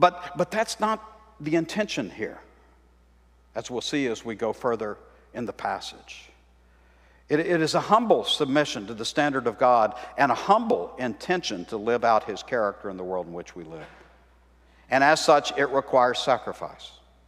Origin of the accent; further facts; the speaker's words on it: Texas, United States; growing up in East Texas, where there are a lot of churches, there's more churches than gas stations, we used to say.